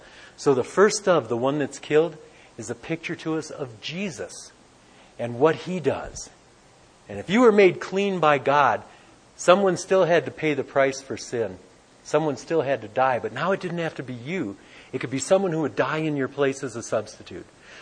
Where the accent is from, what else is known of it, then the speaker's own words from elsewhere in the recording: Detroit, Michigan, United States; And I say, I'm from Detroit. What do you expect?